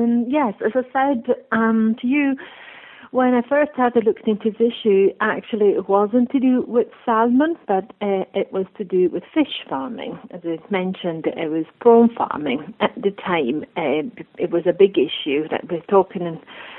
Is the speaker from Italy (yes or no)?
yes; Italy; English is a second language; I'm originally from Italy. I gained my first degree at the University of Turin.